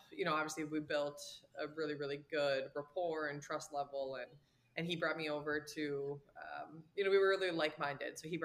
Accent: Minnesota, United States; So I'm from Minnesota.

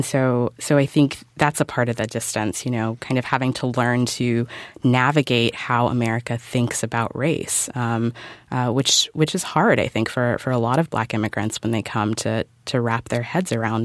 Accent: Alabama, United States; and yet I grew up mostly here, and I grew up mostly in Alabama, and so the effects of slavery, the legacy of slavery, is still pretty strongly felt there

